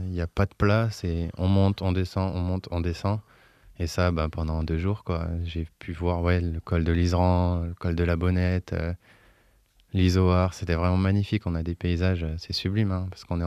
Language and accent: French; Auvergne-Rhône-Alpes, France; Je viens d'avoir 22 ans et je suis originaire de l'Ain. J'habite à Arban.